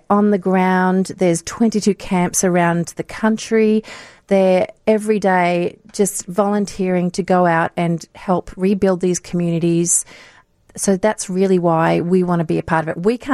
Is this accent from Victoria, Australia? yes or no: no; Nanango, Queensland, Australia; now in Hinsdale, United States; I'm from a little tiny town called Nanango, and I'm not stuttering. It is actually the name, but it's Nanango in Queensland.